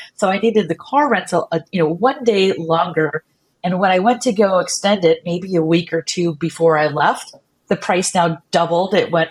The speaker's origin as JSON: {"language": "English", "country": "United States", "said": "So as an American, I do travel a lot for my job, and I've always rented a lot with Hertz and Avis."}